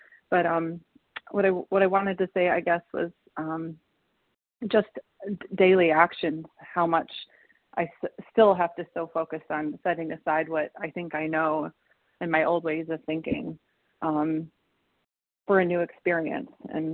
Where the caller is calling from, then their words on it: Michigan, United States; I'm calling from Michigan.